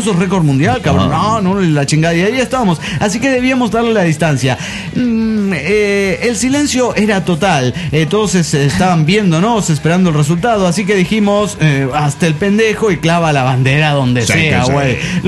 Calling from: Golden, Colorado, United States; de Golden, Colorado.

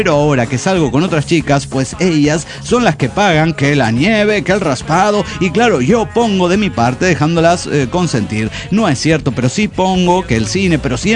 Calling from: Guadalajara, Jalisco, Mexico; de Guadalajara

